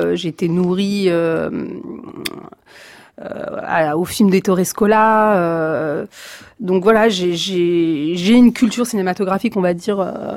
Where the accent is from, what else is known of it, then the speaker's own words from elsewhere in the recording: Viry-Châtillon, Île-de-France, France; Non, enfin, je suis pas cannoise. Moi, j'ai fait une école d'acteur à Cannes. Mais sinon, je suis de Viry-Châtillon. D'une cité à côté de la Grande Bande